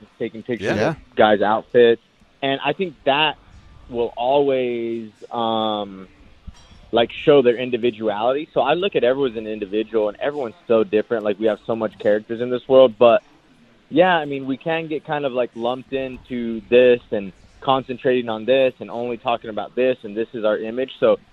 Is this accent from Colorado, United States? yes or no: no; New Mexico, United States; I'm a kid from New Mexico and I hadn't left hardly anywhere before I went to California to actually start fighting.